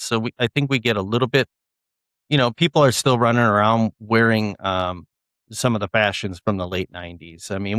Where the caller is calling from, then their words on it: Wisconsin, United States; I'm in Wisconsin in the United States. So, right, not too far from one of the Great Lakes, Great Michigan or Lake Michigan.